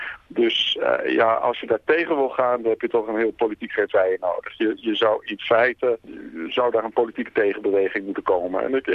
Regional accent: Netherlands; toen ik als Nederlander in Brisbane zat.

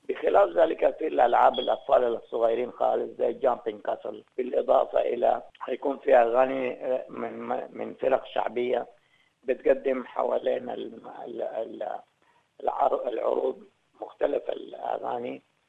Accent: Sudan; now in Australia; إن إحنا عايزين نعمل ليلة نجتمع بها فيها كسودانيين

